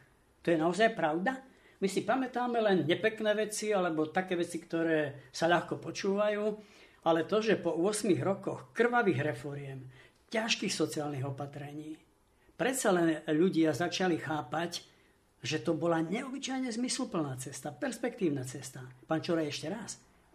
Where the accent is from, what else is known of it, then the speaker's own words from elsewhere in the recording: Spiš, Slovakia; ja keď teraz sa vyberiem raz za uhorský rok na Spiš, odkiaľ pochádzam, alebo ďalej na východ, nestačím sa čudovať